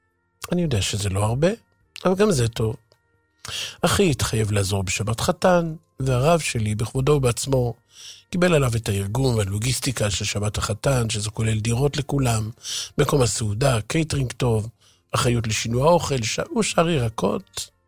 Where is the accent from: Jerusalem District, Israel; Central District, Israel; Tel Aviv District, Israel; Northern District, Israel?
Jerusalem District, Israel; Jerusalem; גדלתי בירושלים בשכונות הישנות, במסלול הרגיל, תלמוד תורה, הפגנות, מלחמות השבת וכו'.